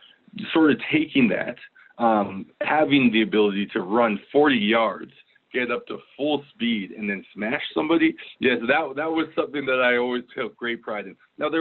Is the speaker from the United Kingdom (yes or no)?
no; Canada; Obviously Mike Pringle, Mike Clemens. It was it was cool to see them play and dominate. And then looking south, seeing Barry Sanders and Eddie George.